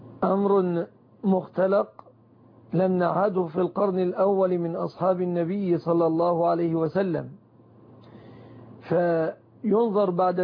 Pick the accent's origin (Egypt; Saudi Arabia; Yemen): Egypt; وكذلك بحجب المواقع الإباحية عن بلادنا مصر،